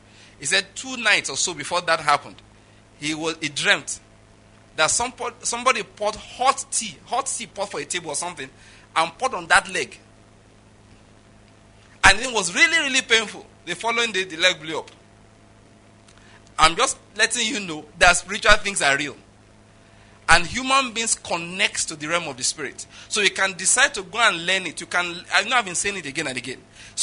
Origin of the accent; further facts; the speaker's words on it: West, Nigeria; I'm from the West in Nigeria. I can give a bit of the traditional history there.